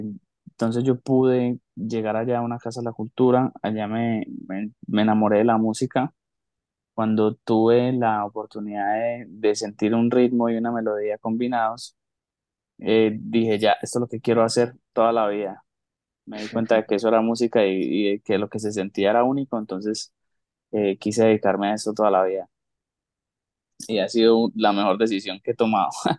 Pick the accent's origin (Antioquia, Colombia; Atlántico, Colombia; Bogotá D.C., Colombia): Antioquia, Colombia; Medellín; Yo soy de Medellín, Antioquia.